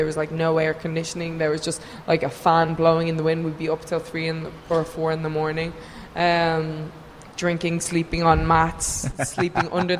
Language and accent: English; Ireland; I'm from Ireland.